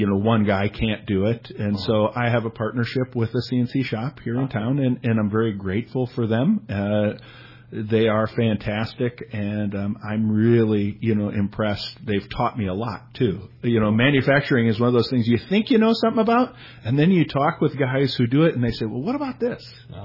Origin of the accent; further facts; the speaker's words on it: Minnesota, United States; where I grew up in Minnesota, hot pink and chartreuse are a dominant color.